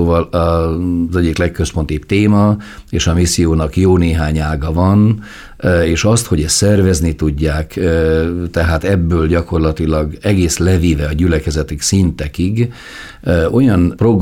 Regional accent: Szabolcs-Szatmár-Bereg, Hungary; Nagyon érdekes módon én beregi vagyok egyébként

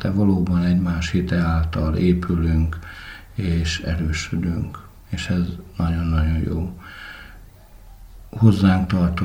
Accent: Borș, Bihor, Romania; moved away as an adult; also born or lived in Érkeserű / Oradea / Cluj-Napoca; now in Debrecen, Hungary; az Érmelléken születtem, Érkeserűben, és innen indult az életem, ott szolgált édesapám. Még az első osztályt ott végeztem, azután kerültünk Bors községbe, ez a határátkelő hely, Nagyvárad mellett. Így Nagyváradon érettségiztem, Kolozsvár, és most Debrecen.

